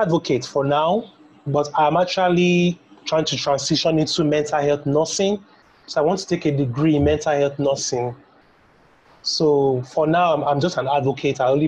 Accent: Lagos, Nigeria; Born and raised in Lagos, Nigeria, from a very nice and humble home.

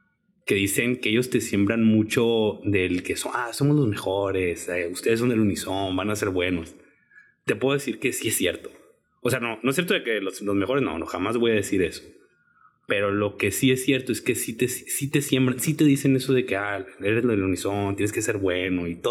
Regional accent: Ciudad Obregón, Sonora, Mexico; Yo soy originario de Ciudad Obregón.

